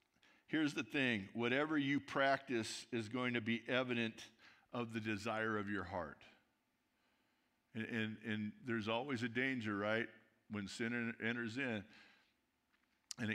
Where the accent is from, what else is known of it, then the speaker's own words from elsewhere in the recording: California, United States; I grew up in Southern California.